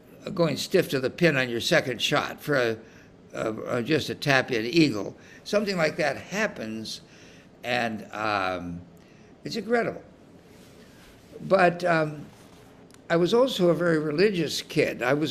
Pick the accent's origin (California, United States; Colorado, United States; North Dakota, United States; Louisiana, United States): California, United States; Salinas; And I was lucky growing up in Salinas, California, and it was 20 minutes away from Pebble Beach.